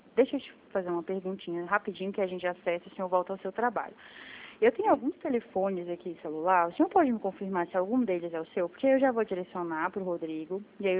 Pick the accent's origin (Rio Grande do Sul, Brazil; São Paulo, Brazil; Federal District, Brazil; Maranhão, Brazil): Federal District, Brazil; Brasília; também sou de Brasília.